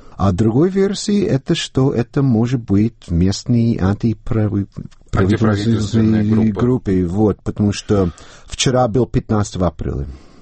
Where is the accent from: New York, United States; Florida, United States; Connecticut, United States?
Connecticut, United States; Russian is a second language; мои родители из Бостона, и я сам из Коннектикута.